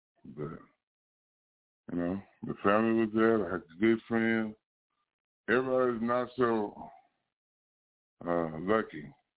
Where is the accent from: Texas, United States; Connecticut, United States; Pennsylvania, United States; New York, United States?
Texas, United States; Dallas; I want to be in South Dallas. I'm from South Dallas. Grew up between Madison and Lincoln.